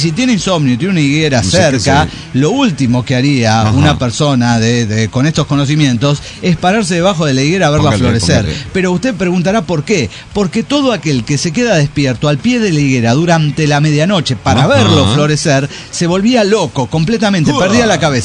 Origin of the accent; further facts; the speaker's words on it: San Luis Potosí, Mexico; de San Luis Potosí.